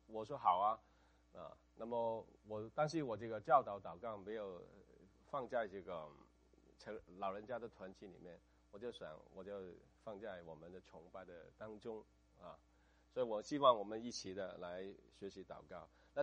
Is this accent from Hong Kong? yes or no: yes; Hong Kong; 这个跟我香港人做事不一样啊。